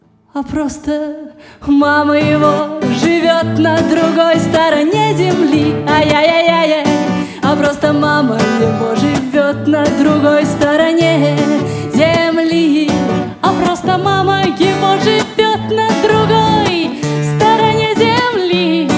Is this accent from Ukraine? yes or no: no; Russia; Я говорю: «А я из России».